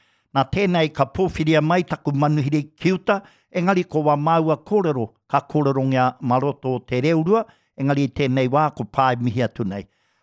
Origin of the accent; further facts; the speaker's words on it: Ireland; I'm an Irishman with a Maori voice.